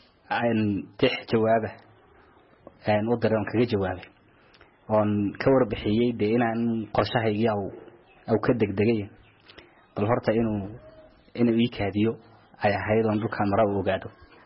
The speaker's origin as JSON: {"language": "Somali", "country": "Djibouti", "said": "anagu kulley waxaan ka imid dalka Jamhuuriyadda Djibouti"}